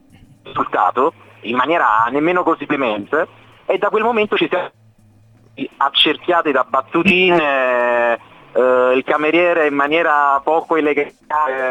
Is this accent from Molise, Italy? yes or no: no; Naples, Campania, Italy; nel momento in cui da napoletano vince un napoletano